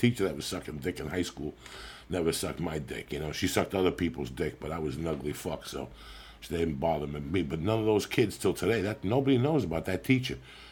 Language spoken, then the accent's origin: English; North Bergen, New Jersey, United States; Listen, there was one when I was growing up in North Bergen